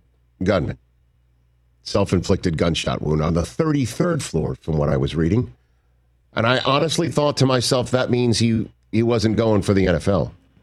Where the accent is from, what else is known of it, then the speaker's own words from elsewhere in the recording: New York City, New York, United States; Certainly as a New Yorker.